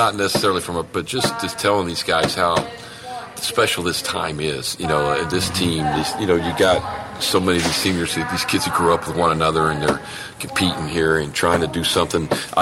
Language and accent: English; Lawrenceville, Illinois, United States; Lawrenceville, Illinois.